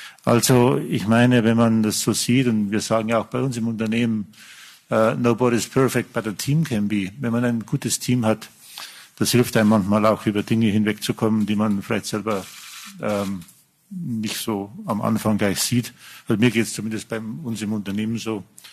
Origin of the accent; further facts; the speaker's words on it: Germany; Vielleicht sind wir Deutsche da ein bisschen empfindlich mit Mauern und Rassen.